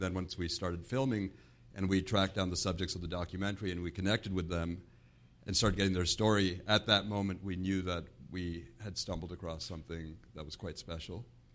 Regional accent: Toronto, Ontario, Canada; born there; I was born in Toronto.

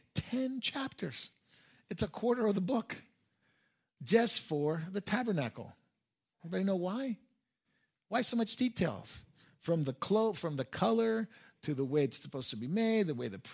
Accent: California, United States; We're from California. Everything's casual, right?

